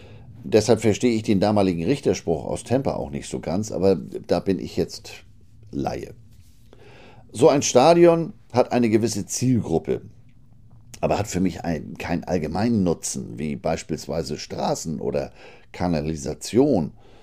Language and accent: German; Germany; accent: German; Und das lag jetzt nicht an meinem harten deutschen Akzent